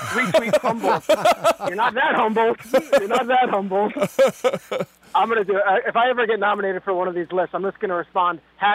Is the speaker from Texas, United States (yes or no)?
no; Freehold, New Jersey, United States; There was a place where I grew up in Freehold, New Jersey called the Old Country Buffet.